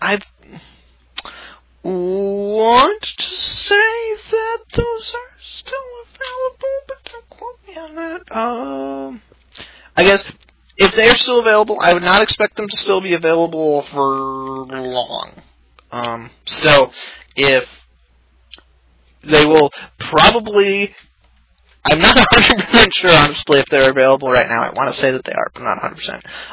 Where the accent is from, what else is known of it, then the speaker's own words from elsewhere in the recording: Wisconsin, United States; Can anyone tell that I grew up in Wisconsin, by the way? Because I totally can.